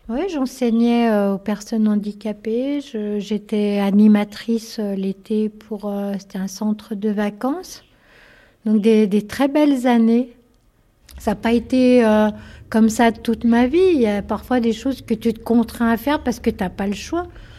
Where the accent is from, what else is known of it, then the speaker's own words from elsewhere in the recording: Saint-Cassin, Auvergne-Rhône-Alpes, France; Je crois bien que j'ai 55 ans. Je suis originaire de la Savoie. Alors, j'ai pas été élevée par mes parents. J'ai grandi dans une ferme au-dessus de Chambéry, dans un petit village qui s'appelle Saint-Cassin.